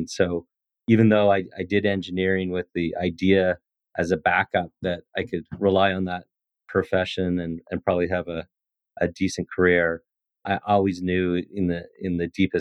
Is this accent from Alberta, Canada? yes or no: yes; Calgary, Alberta, Canada; I mean, one thing that's important is I'm from Calgary, which is similar to Texas or a Houston or a Dallas, a lot of entrepreneurial spirit.